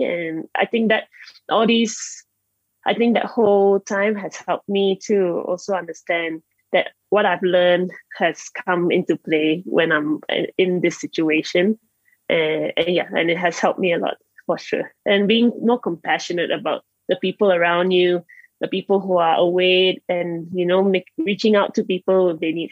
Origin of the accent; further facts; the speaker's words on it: Penang, Malaysia; One was in Penang for the 2013 World Championships, and I lost in my hometown in the semifinals